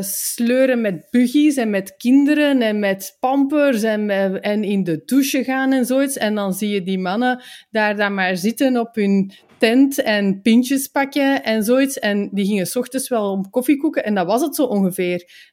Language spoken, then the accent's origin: Dutch; Belgium; ik zeg het, wij zijn Belgen, hè?